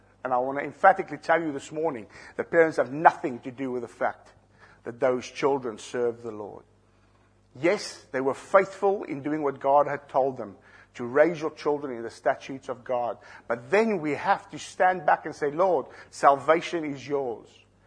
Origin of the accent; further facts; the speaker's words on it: South Africa; I'm from South Africa.